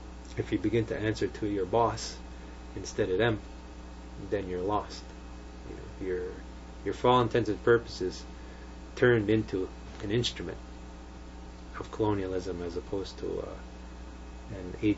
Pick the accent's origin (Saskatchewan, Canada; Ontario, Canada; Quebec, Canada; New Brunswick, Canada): Quebec, Canada; Kahnawake; I guess I'm lucky I'm from Ganawage, where people hold you accountable for what you say and what you